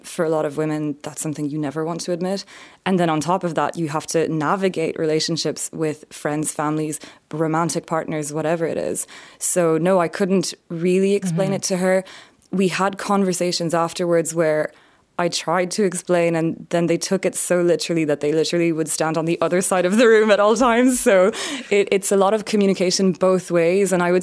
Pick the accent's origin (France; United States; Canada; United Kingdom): France; now in Ireland; And you'd never tell from my accent, I'm French, my mom is French.